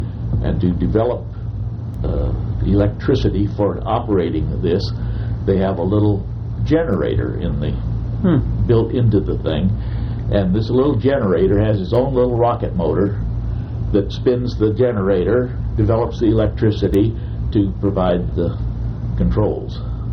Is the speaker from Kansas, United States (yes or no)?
yes; Kansas City, Kansas, United States; I was born in Kansas City, Kansas, in 1920, and I was educated in mostly in Catholic schools, grade school, high school, and St. Benedict's College in Atchison, Kansas.